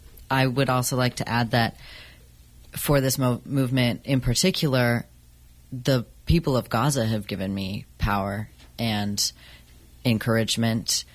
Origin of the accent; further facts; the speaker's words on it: Sacramento, California, United States; I'm originally from Sacramento, so they have a large and powerful protest community that I've been connected